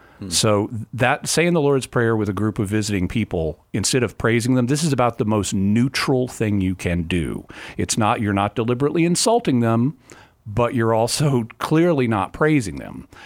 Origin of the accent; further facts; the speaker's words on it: Arkansas, United States; also born or lived in Texas; I was born in Texas. I was raised in Arkansas.